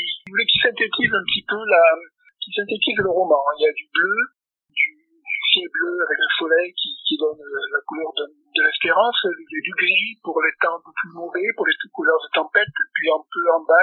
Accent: Nîmes, Occitanie, France; moved away as an adult; also born or lived in Lyon region; now in Corsica, France; je suis natif de Nîmes, je suis né à Nîmes, je suis resté 27 ans dans le Gard, et puis je suis parti dans la région lyonnaise, 23 ans pour mon travail, et puis là, j'ai terminé mon travail sur la Corse, j'habite actuellement

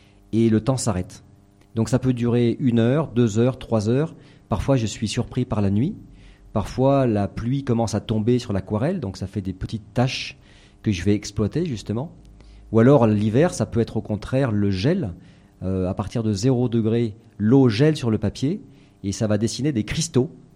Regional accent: Saint-Bonnet-en-Champsaur, Provence-Alpes-Côte d'Azur, France; Je suis parti de chez moi, en fait. Mmh. Hein, je suis parti de Saint-Bonnet en Champsaur dans les Hautes-Alpes.

